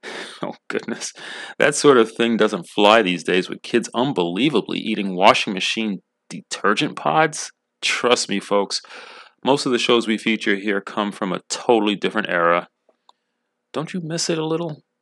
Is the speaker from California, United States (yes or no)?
no; New York, United States; is an inspirational and talented group from my home state of New York.